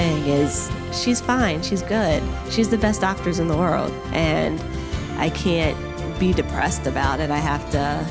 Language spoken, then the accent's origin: English; Reisterstown, Maryland, United States; I'm from Reisterstown, Maryland.